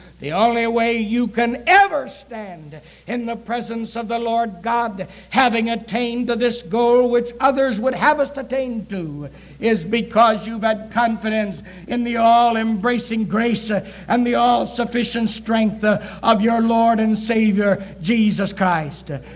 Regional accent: Ireland; I'm an Irishman.

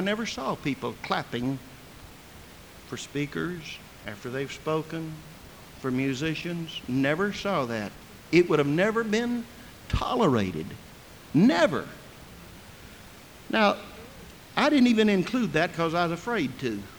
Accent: Fort Worth, Texas, United States; I was in Fort Worth, my hometown, this past summer, and visited one of the churches there.

